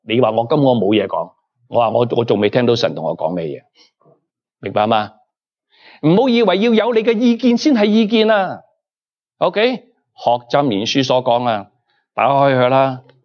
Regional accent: China; 你知唔知我哋中国人嗰啲碗啊

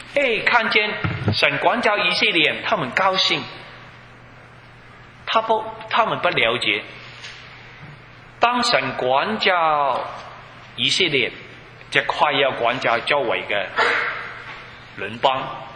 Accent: Hong Kong; now in Canada; 我从香港来，1972年是负资产，我见过。

